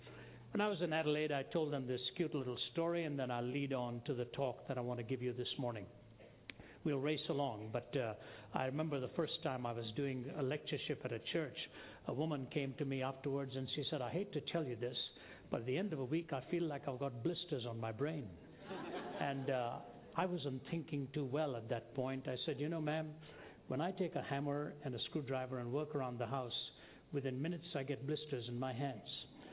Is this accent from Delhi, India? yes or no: yes; Delhi, India; now in Atlanta, United States; I lived with it growing up in Delhi, and it's wonderful to see some great cricket while I'm here.